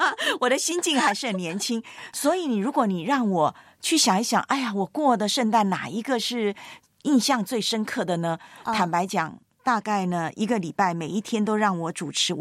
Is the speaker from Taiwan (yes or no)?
yes; Taiwan; 在我的老家台湾的教会，我的母会呢